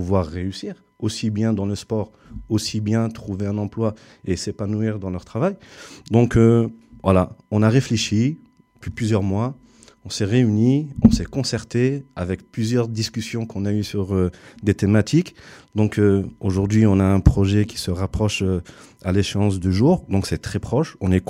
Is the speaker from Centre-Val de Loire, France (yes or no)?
yes; Orléans, Centre-Val de Loire, France; 37 ans, orléanais, natif d'Orléans, La Source. J'ai grandi à La Source.